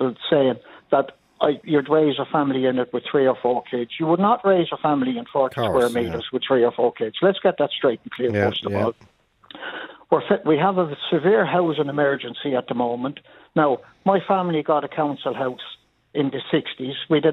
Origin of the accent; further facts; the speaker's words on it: Dublin, Leinster, Ireland; Where I grew up in Raheny, there were families with 15 and 16 children.